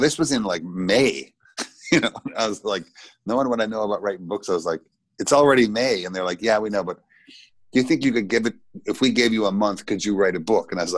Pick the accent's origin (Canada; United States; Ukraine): Canada; Petty Harbor, Newfoundland and Labrador; stuff that I had in my adult life and in my young life growing up in Petty Harbor